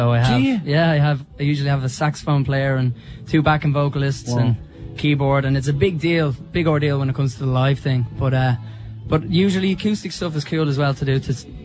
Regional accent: Dublin, Leinster, Ireland; I'm from Dublin originally, so to get out of Dublin and to get up and out into the country is amazing.

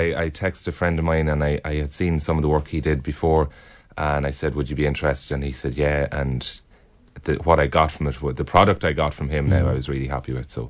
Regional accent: Carrickmacross, County Monaghan, Ireland; I'm from Carrick and Cross in South County Monaghan, and I'm a singer-songwriter.

